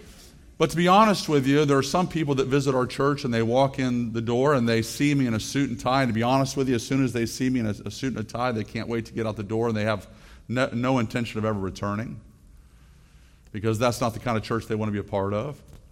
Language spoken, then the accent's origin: English; Florida, United States; I grew up in South Florida, and it wasn't until I was an adult, even maybe after I was married, that I even had heard about any kind of a situation where women were not supposed to or allowed to wear pants.